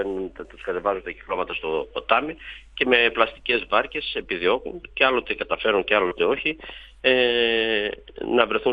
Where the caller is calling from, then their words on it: Didymoteicho, Eastern Macedonia and Thrace, Greece; Καλά είμαστε από εδώ, από τον Εύρο, από το Διδημότυχο, το Ηλόλουστο σήμερα Διδημότυχο.